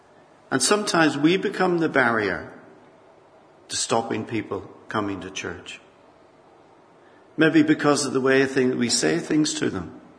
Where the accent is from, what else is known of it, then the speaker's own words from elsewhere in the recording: Northern Ireland, United Kingdom; well, not that long, well, many years ago, I'd be walking around the streets of north of Ireland, my hometown.